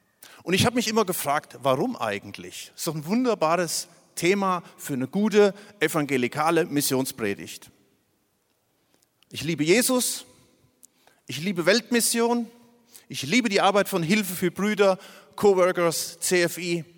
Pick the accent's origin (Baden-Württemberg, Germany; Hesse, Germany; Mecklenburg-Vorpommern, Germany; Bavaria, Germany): Hesse, Germany; Ich komme aus dem Dill-Kreis. Das hört man an dem L und an dem R. Das ist am Rande des Siegerlandes, des pietistischen Siegerlandes.